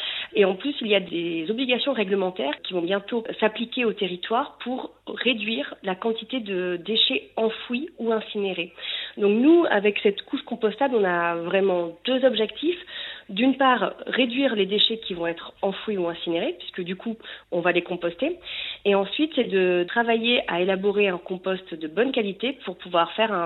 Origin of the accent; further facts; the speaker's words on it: Bordeaux, Nouvelle-Aquitaine, France; le masque plus particulièrement près de Bordeaux puisque nous sommes bordelais.